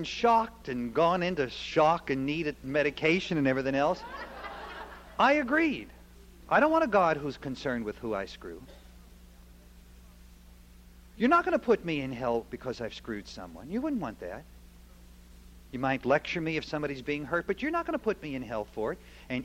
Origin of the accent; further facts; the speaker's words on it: Pennsylvania, United States; I'm not a wheat farmer. I'm from Pennsylvania, remember.